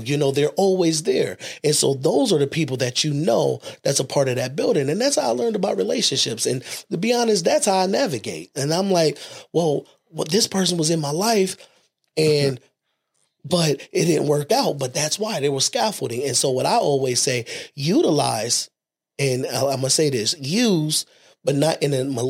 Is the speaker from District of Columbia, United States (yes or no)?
no; Harlem, New York, United States; I'm from Harlem, so it's about clothes.